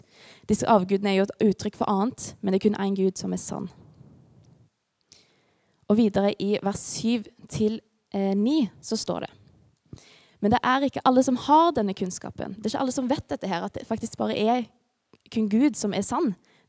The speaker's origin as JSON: {"language": "Norwegian", "town": "Sandnes", "region": "Rogaland", "country": "Norway", "also_born_or_lived": "Haugesund / Bergen / Halden", "lives_now": "Fredrikstad, Norway", "said": "Vi bor i Fredrikstad. Mikael er fra Fredrikstad, og jeg er fra Sandnes. Men har bodd litt rundt i landet, bodd litt i Haugesund-området, bodd litt i Bergen og bodd i Halden, og nå er det Fredrikstad. Jeg er 25 år, så jeg er relativt ung."}